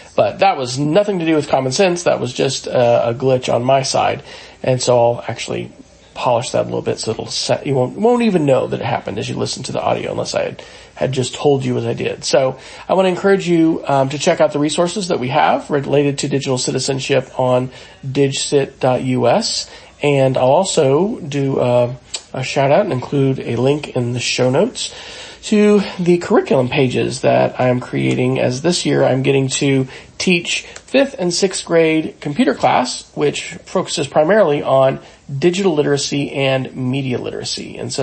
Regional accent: Kansas, United States; also born or lived in Arizona / Alabama / Colorado / Texas; I was born in Arizona, then we moved to Alabama, then we moved to Colorado. I lived in Texas, I lived in Mississippi, and finally Kansas.

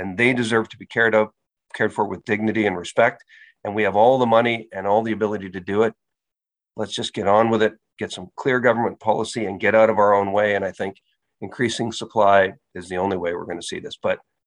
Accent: Port Moody, British Columbia, Canada; I grew up in Port Moody, so I should get to live in Port Moody.

